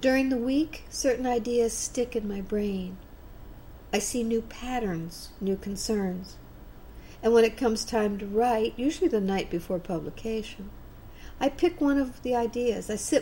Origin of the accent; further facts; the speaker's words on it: Brazil; I use agates that come from my home country of Brazil, where my father had mines.